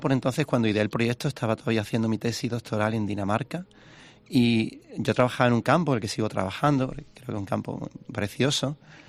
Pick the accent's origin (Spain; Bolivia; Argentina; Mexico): Spain; Yo, como español, estoy muy orgulloso de eso.